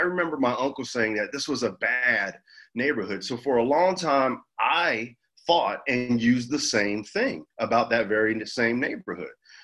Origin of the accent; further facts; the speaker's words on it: England, United Kingdom; growing up in England, we were well taken care of.